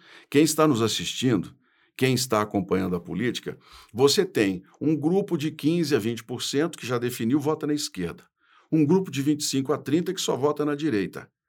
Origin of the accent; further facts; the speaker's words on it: Brazil; Essa é uma opção minha como brasileiro e sou muito claro nesse aspecto.